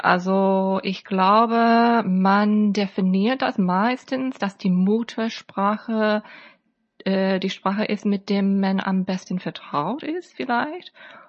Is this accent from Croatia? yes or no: no; Taipei, Taiwan; first language Mandarin Chinese; German is a second language; Also ich bin in Taiwan aufgewachsen mit Mandarin-Chinesisch zu Hause, aber sobald ich in die erste Klasse gegangen bin, dann, das war hier in Taipei bei Taipei American School, dann ist Englisch meine dominante Sprache geworden.